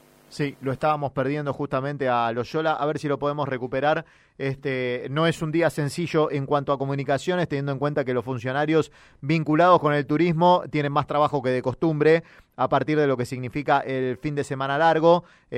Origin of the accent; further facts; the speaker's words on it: La Plata, Buenos Aires Province, Argentina; nosotros los platenses ni siquiera conocemos